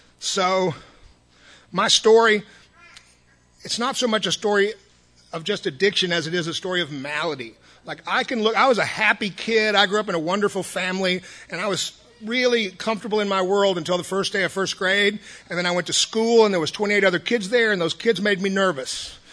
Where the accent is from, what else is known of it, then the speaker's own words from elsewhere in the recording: Austin, Texas, United States; born there; So I was born in Austin. We'll start off. Yeah. I was actually born here.